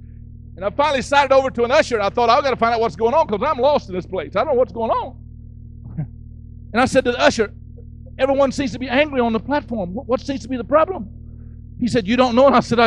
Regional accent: Florida, United States; I am from Florida, so I can say that.

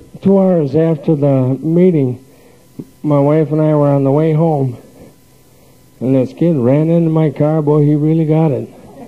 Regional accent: Cedar, Minnesota, United States; Cedar, Minnesota. That's about 30 miles north of Minneapolis.

